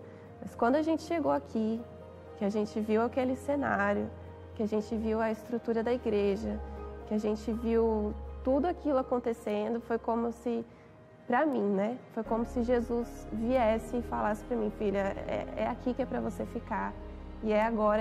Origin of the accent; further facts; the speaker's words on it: Jacareí, São Paulo, Brazil; A gente morou em São Paulo. Na verdade, Michel é de São Paulo, eu sou de Jacareí. Casei, fui morar lá e morei lá de 2015 até 2020.